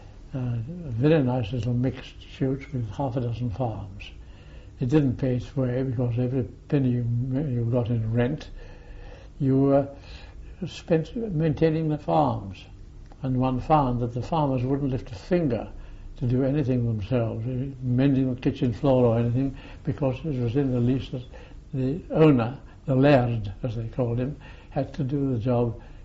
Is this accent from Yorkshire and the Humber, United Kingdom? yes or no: no; Maidstone, South East England, United Kingdom; born there; I was born down near Maidstone. My mother's family came from a place called Hartlip